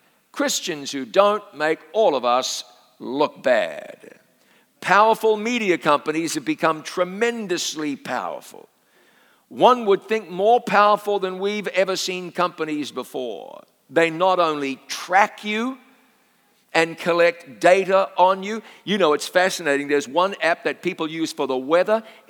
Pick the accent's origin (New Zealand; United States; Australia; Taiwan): New Zealand; A biological male from my home country of New Zealand